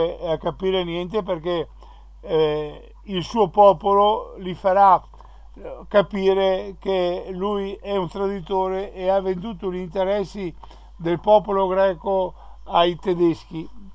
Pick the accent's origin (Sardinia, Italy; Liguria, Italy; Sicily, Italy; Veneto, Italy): Veneto, Italy; falliremo anche noi come veneti, falliremo nella nostra determinazione di dar vita ridare vita alla Veneta Serenissima Repubblica.